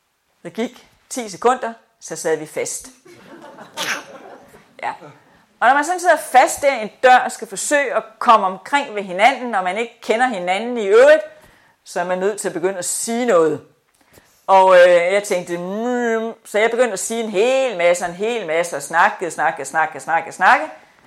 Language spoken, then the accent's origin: Danish; Nørresundby, North Denmark Region, Denmark; born there; Jeg er født i Nørresundby.